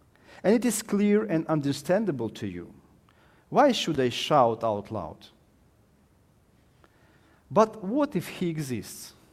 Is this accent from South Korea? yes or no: no; Ukraine; English is a second language; So I was born in Ukraine and raised in Ukraine, which was the part of the Soviet Union in my childhood and my youth time.